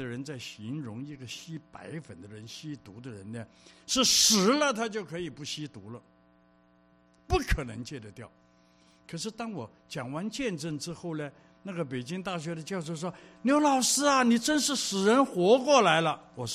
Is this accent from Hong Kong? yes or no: yes; Hong Kong; 从小我在香港长大，12、13岁的时候呢，我就出来鬼混。